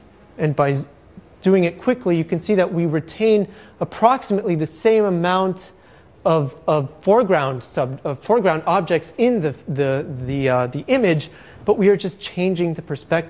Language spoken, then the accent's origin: English; El Paso, Texas, United States; I took this summer in my hometown of El Paso, Texas.